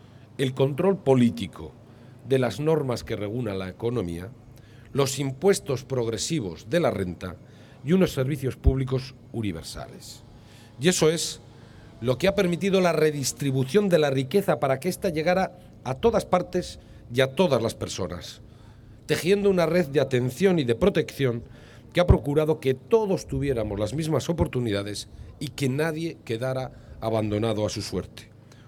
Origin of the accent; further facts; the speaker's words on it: Basque Country, Spain; nos conozca también por nuestras ciudades, por nuestra Green Capital vitoriana